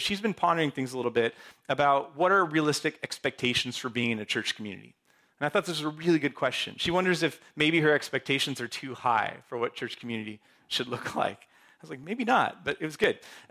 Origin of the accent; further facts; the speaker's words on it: Seattle, Washington, United States; born there; I was born in Seattle. I know what this place is like.